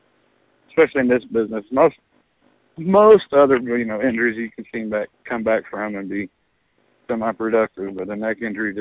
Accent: United States; I'm American, so I wouldn't be in Canada. I'm somewhat patriotic. I love my country.

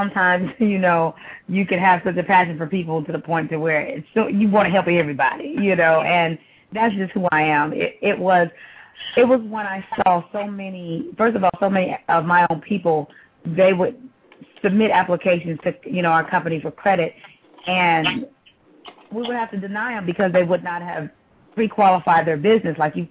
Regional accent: California, United States; now in Georgia, United States; I'm from California. I'm a Cali girl all day. Been in Georgia for the last couple of years

